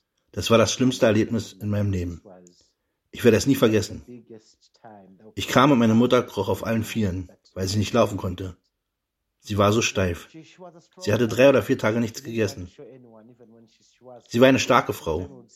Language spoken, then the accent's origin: German; Kampala, Central Region, Uganda; born there; German is a second language; also born or lived in Mukono, Uganda; Ich wurde 1984 in Kampala geboren, der Hauptstadt von Uganda. Ich bin in einen Ort namens Mukono umgezogen, der 17 Kilometer vom Stadtzentrum entfernt ist.